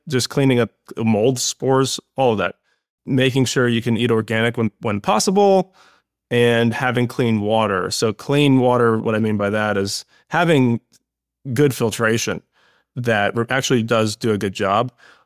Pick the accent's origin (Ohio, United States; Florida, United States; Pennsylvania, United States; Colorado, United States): Florida, United States; I grew up in Florida